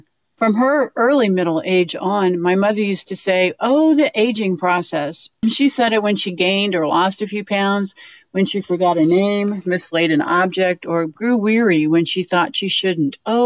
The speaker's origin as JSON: {"language": "English", "town": "Dodge City", "region": "Kansas", "country": "United States", "said": "from Dodge City, Kansas."}